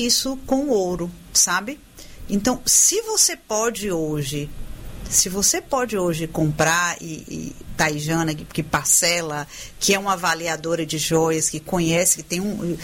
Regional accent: Bahia, Brazil; Como nós, baianos

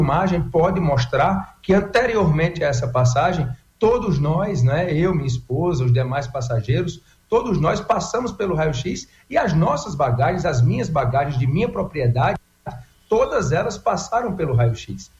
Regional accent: Paraíba, Brazil; porque eu sou do sertão da Paraíba e eu sei o quanto as minhas emendas são importantes para melhorar a vida das pessoas

